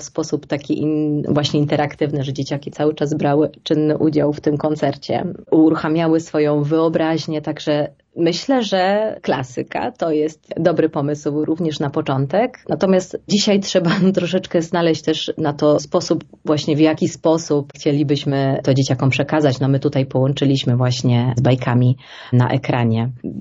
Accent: Bielsko-Biała, Silesian Voivodeship, Poland; bo ja pochodzę z Bielska-Białej

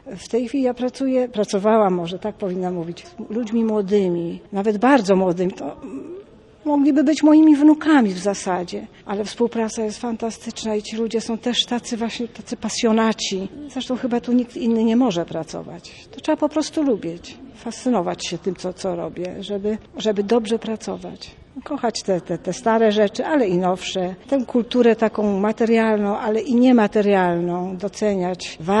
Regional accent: Gdynia, Pomeranian Voivodeship, Poland; ja jestem gdynianką z urodzenia. Prawie, że całe swoje życie dorosłe, dzieciństwo spędziłam w Gdyni.

